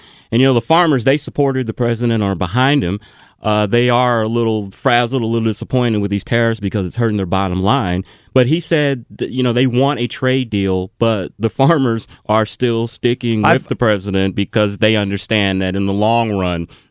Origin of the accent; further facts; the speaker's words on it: St. Louis, Missouri, United States; also born or lived in Tyler, Texas; My father was transferred to St. Louis, Missouri in 1968. I'm a Texan.